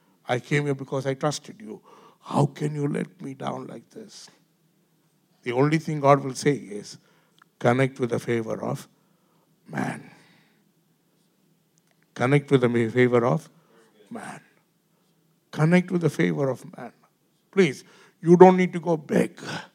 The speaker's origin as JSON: {"language": "English", "country": "India", "second_language": "English", "said": "I'm an Indian guy, young guy, 24 years."}